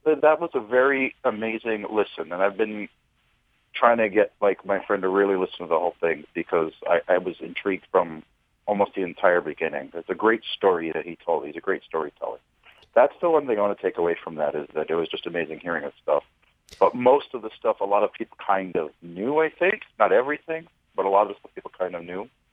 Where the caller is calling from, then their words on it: New Jersey, United States; from New Jersey.